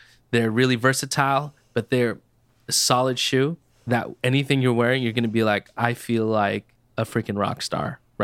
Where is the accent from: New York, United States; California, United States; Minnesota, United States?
California, United States; Moreno Valley; He's a friend from my hometown, Moreno Valley.